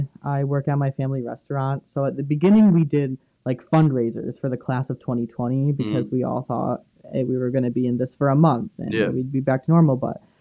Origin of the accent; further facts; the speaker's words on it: Watkins Glen, New York, United States; I'm from Watkins Glen, New York